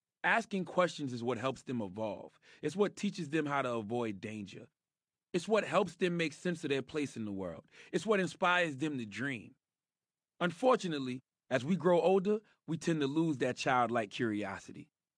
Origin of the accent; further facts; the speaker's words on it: South Carolina, United States; I'm from South Carolina, where not too many people go around identifying themselves as Afro-Latinas